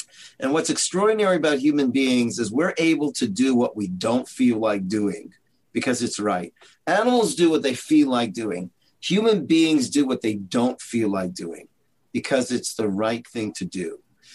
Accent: Toronto, Ontario, Canada; I'm from Canada, Toronto.

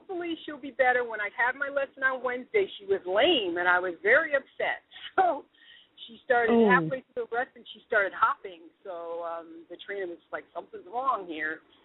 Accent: North Carolina, United States; I am from North Carolina.

